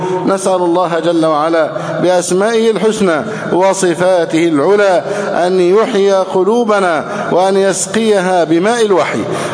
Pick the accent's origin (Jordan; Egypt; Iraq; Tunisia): Egypt